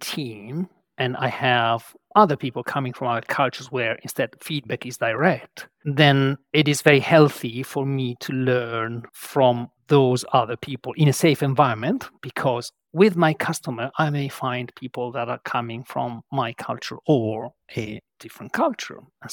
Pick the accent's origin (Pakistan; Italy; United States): Italy; So I'm from Italy. To me, or to my people, or to my ethnicity, feedback cannot be extremely direct.